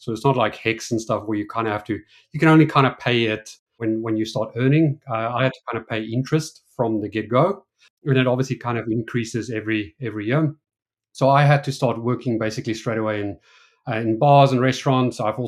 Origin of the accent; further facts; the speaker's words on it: South Africa; I'm originally from South Africa.